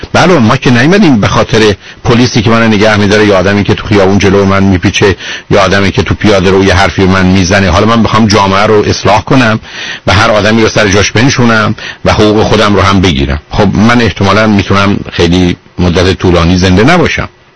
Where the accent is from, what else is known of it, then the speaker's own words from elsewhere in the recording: Iran; moved away; من چون خب به هر حال هم تو ایران بزرگ شدم